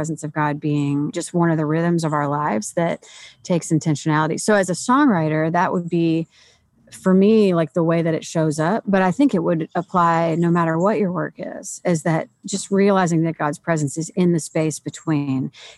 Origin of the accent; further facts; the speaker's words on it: St. Louis, Missouri, United States; I'm originally from St. Louis, so I love coming up there. It feels like a neighboring city.